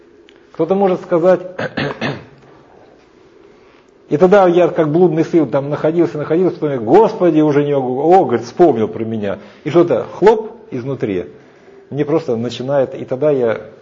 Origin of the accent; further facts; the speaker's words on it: Russia; Вот я из России, из такого уголка, где там, ну, в каждом квартале была бабка.